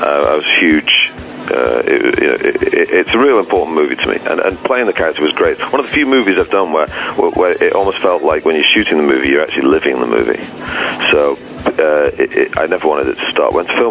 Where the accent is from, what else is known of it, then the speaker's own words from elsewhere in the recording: Manchester, North West England, United Kingdom; someone I grew up with in Manchester.